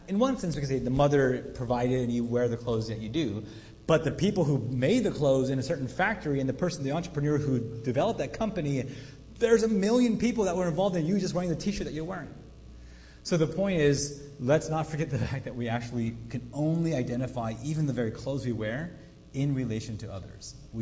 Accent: United States; My point is, I was born and raised in America. I love what America has given me

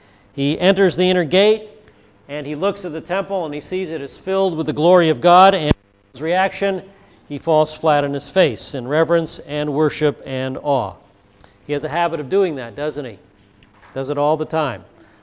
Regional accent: Connecticut, United States; I can't do a Maine accent, even though I'm from Connecticut.

